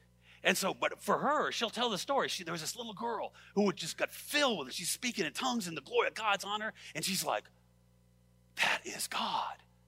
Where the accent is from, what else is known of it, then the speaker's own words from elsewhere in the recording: California, United States; And I grew up in California, the LA Orange County area. If you know, it's like constant streets and cement and asphalt, right?